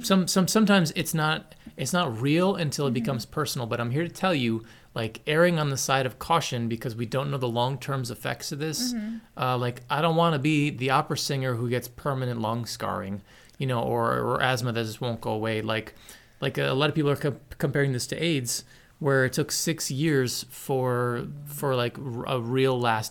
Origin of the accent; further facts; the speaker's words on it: Queens, New York, United States; we're from Queens, New York City, where you see these freezer trucks full of body bags of your neighbors or people that you rode the subway with.